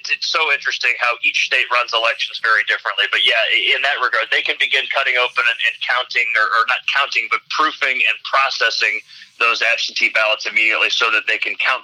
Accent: Ohio, United States; so she's a Democrat from Michigan, I'm a Republican from Ohio.

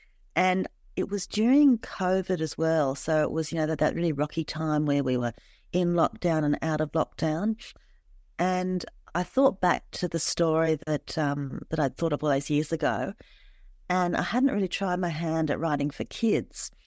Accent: Wollongong, New South Wales, Australia; also born or lived in Sydney; So when I grew up in Wollongong, and when I moved to Sydney for university, at first I lived close to the uni, and then later on my then partner and I moved out to the beaches

